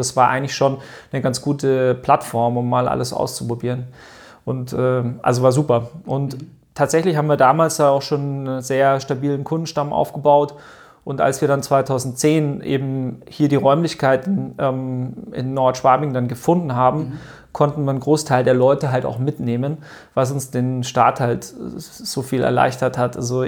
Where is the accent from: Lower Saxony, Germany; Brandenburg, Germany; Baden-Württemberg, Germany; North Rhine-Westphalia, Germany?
Baden-Württemberg, Germany; Stuttgart; now in Munich, Germany; ich komme aus Stuttgart